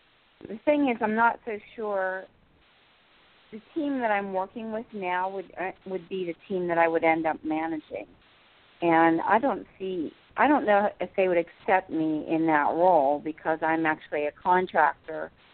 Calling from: New Jersey, United States; in New Jersey.

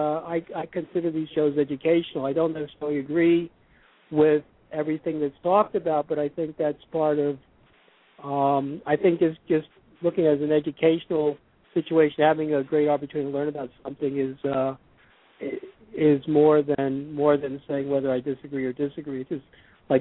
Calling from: Lehighville, Pennsylvania, United States; from Lehighville, Pennsylvania Coffee Party.

